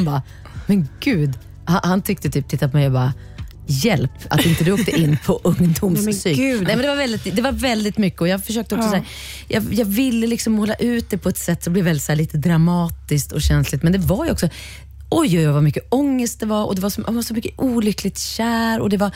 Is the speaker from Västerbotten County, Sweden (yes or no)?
no; Kilafors, Gävleborg County, Sweden; Vi köpte ett dödsbo förra sommaren utanför Kilafors, där jag kommer ifrån.